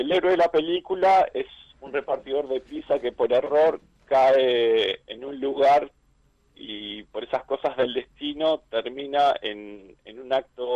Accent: Canelones, Uruguay; su gran mayoría somos todos bastante canarios. Bueno, de hecho

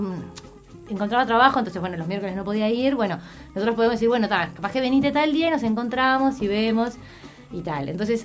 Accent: Mexico; moved away; Yo soy mexicana, pero vivo hace 30 años acá.

